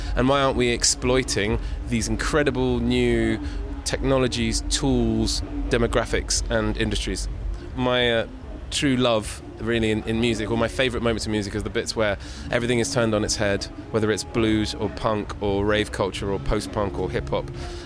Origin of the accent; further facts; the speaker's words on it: London, United Kingdom; I'm a bloke from London who plays in bands